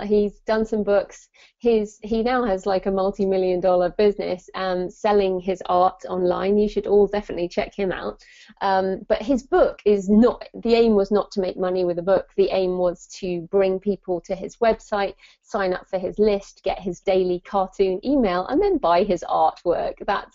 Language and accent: English; United Kingdom; So you probably tell from my accent, I'm in the UK.